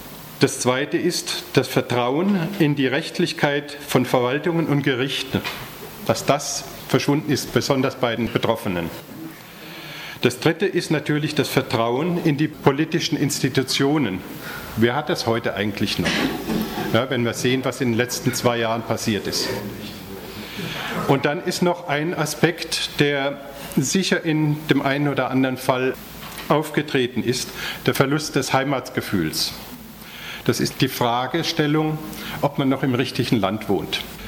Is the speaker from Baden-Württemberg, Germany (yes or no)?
yes; Heidelberg, Baden-Württemberg, Germany; auch 70 Jahre wie die meisten von uns hier im Haus. Und ich komme aus Heidelberg